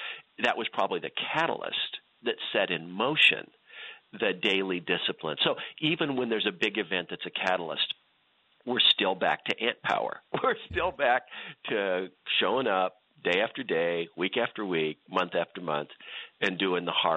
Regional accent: Idaho, United States; moved away; also born or lived in Grand Rapids, Michigan / Northern California; And so, Neil, I had been raised in southeastern Idaho for 12 years of my life. That was home. That was ordinary.

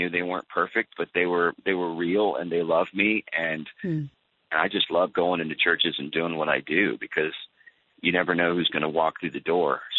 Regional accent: St. Louis, Missouri, United States; I mean, I'm from St. Louis. I'm from, you know, the Ferguson, you know, around the Ferguson area.

